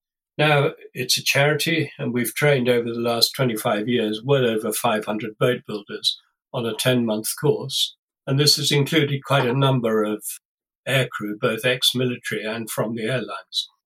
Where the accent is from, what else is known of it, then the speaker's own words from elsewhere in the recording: West Midlands, United Kingdom; And I was brought up in Warwickshire in the center of England.